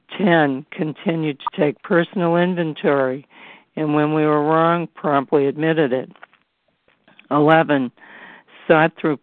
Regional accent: Massachusetts, United States; I'm from Massachusetts.

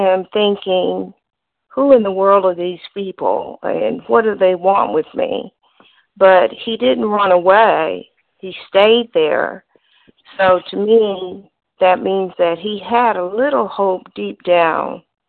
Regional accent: Atlanta, Georgia, United States; from Atlanta, a compulsive overeater.

